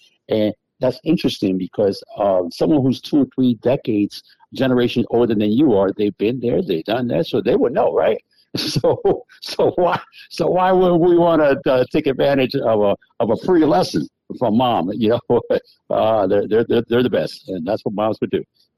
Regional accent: New Haven, Connecticut, United States; I grew up in, it's interesting because I grew up in New Haven.

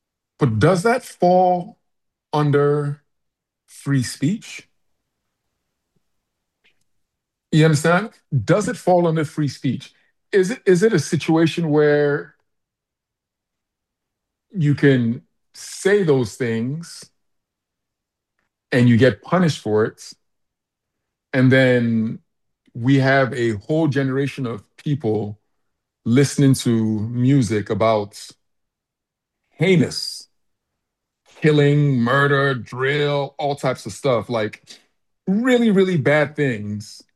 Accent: Nigeria; when people ask me, you know, where I'm from, even though I have all these different nationalities, I'm from Nigeria. I feel like I'm from Nigeria.

